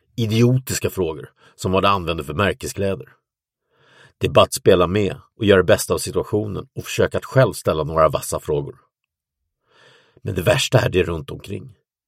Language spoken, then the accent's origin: Swedish; Sweden; När jag berättade att jag var från Sverige var första frågan om jag kände någon Cyril Hellman.